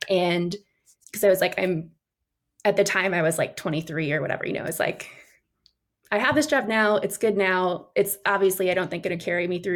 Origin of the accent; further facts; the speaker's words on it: Wisconsin, United States; moved away as an adult; where I moved originally from Wisconsin. So I moved from Wisconsin to Central Texas